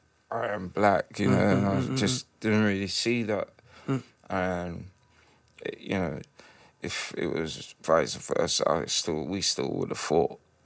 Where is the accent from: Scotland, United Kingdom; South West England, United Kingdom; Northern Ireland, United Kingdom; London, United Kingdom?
London, United Kingdom; Kilburn; I grew up in Ivy Road. This is Kilburn